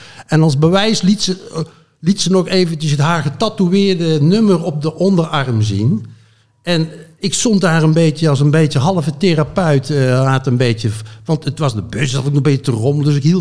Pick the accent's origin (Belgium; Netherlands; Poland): Poland; Dutch is a second language; die hoorde dus dat ik uit Poland kwam.